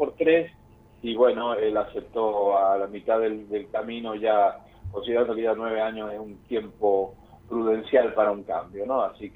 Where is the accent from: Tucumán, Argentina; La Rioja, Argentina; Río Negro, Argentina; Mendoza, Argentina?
Mendoza, Argentina; yo soy de origen mendocino y en Mendoza habían varias comunidades